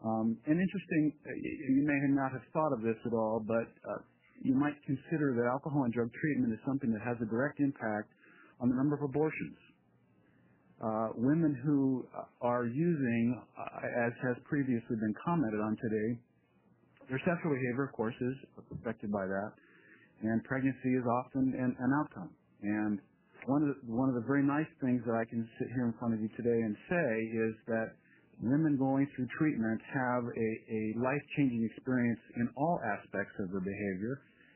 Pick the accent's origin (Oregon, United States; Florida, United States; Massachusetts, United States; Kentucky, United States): Oregon, United States; Roseburg; I'm from Roseburg.